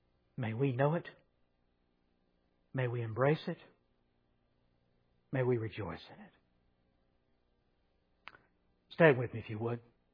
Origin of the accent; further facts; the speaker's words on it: Georgia, United States; I grew up in Pauldin County, long way away from here.